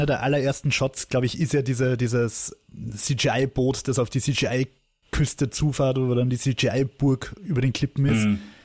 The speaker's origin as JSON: {"language": "German", "country": "Austria", "said": "Na, also, für mich als Österreicher"}